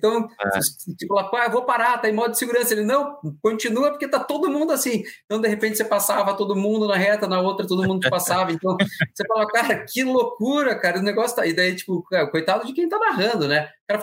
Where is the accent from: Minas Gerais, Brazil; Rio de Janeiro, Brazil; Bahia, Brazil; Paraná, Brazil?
Paraná, Brazil; Então, eu, como paranaense, eu sempre reclamava.